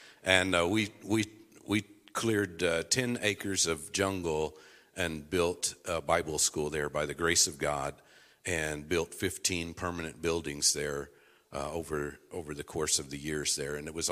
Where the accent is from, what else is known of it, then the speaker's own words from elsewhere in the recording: Oklahoma, United States; So I didn't know it was a dangerous snake growing up in Oklahoma.